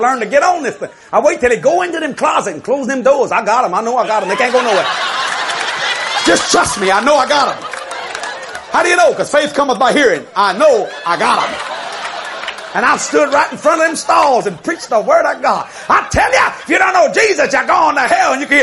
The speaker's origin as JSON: {"language": "English", "region": "Louisiana", "country": "United States", "said": "We're from Louisiana. There's great opportunities to fail."}